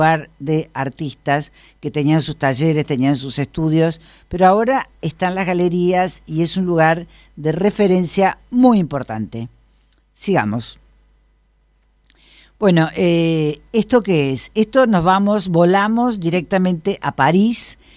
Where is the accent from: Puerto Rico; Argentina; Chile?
Argentina; también un orgullo como argentina que un artista nuestro